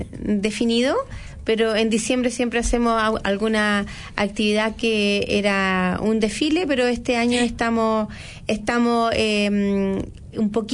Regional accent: Chile; como todo chileno queremos nuestra casa propia

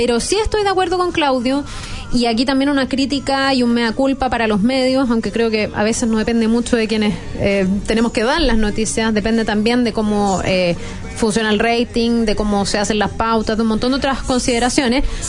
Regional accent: Chile; somos los chilenos

